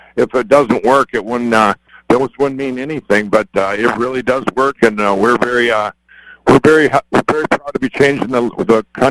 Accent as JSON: {"language": "English", "town": "Chaska", "region": "Minnesota", "country": "United States", "tie": "born or raised there", "said": "I'm actually sitting in my office right now in my hometown of Chaska, Minnesota."}